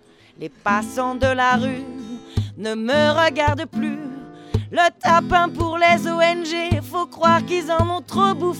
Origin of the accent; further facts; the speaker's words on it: Auvergne-Rhône-Alpes, France; j'ai 30 ans passés depuis quelques temps. Je viens de Chartreuse